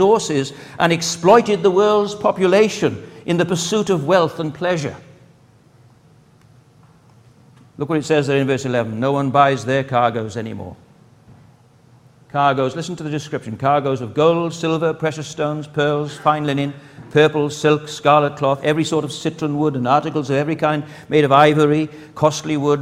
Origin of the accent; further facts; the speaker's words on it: Wales, United Kingdom; grateful as I am for my upbringing and my family background and being Welsh and everything that's involved in that, all the influences in my childhood and upbringing